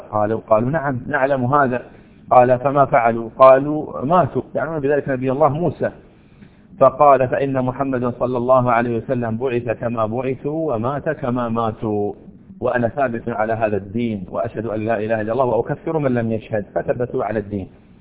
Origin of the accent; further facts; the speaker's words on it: Al-Ahsa, Eastern Province, Saudi Arabia; وفد عبد القيس القادم من بلدنا الأحساء